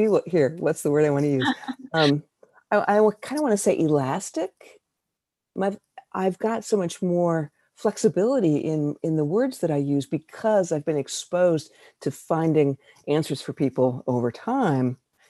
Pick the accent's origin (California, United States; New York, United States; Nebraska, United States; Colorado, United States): Nebraska, United States; It's growing up in Nebraska, I was really fortunate. I think my parents didn't want me to have to do all the farm kid things